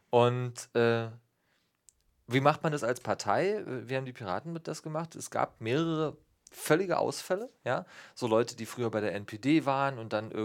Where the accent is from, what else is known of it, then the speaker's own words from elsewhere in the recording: Brandenburg, Germany; Ich komme aus Brandenburg, da ist die Mitte der Gesellschaft nicht bunt.